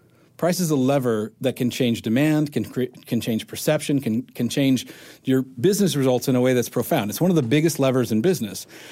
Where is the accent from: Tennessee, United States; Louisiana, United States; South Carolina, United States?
South Carolina, United States; I grew up in South Carolina.